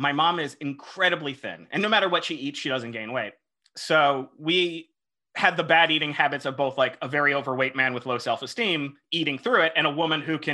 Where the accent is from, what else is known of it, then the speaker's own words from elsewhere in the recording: Florida, United States; And especially again, growing up in Florida, when a shirt is tight, it fucking feels tight